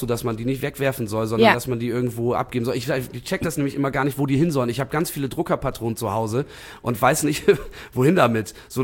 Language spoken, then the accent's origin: German; Bremen, Germany; Nein, das sind drei große Stadtteile, Lesum, Fegesack und Blumenthal. Ich komme aus Blumenthal